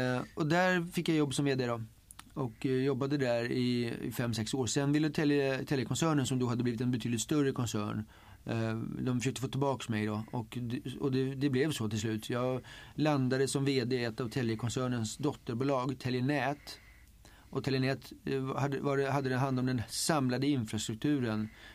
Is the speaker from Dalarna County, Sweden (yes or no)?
no; Huddinge, Stockholm County, Sweden; now in Botkyrka, Sweden; Jag är uppvuxen i Huddinge och bor i Botkyrka. Så jag har rört mig över de här kommunerna, kan man säga. Jag känner till Södertörn väldigt bra. Hela mitt liv då har jag huserat på Södertörn.